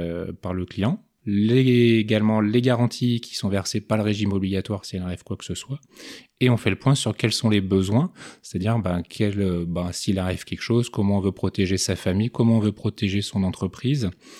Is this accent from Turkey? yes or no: no; Grand Est, France; also born or lived in Bas-Rhin; Donc je suis né dans le Bas-Rhin. Alors rapidement, on a déménagé dans le Haut-Rhin. Donc j'ai grandi dans un petit village en Alsace.